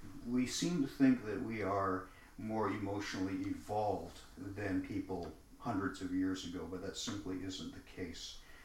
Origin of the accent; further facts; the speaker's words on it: Canada; Yeah, I'm a Canadian composer